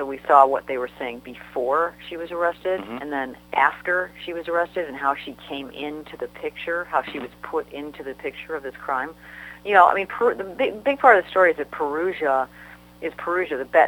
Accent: Midwest, United States; I'm from the Midwest, and I started writing at the Associated Press covering politics in Springfield years and years ago.

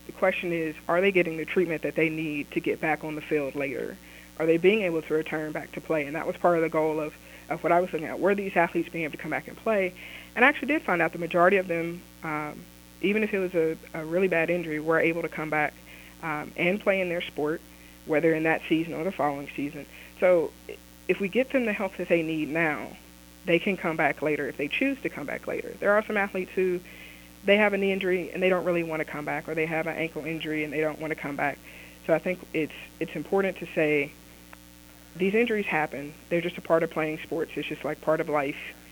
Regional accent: Yazoo City, Mississippi, United States; I actually was very involved. Growing up in Yazoo City, I had the opportunity to do several different service projects

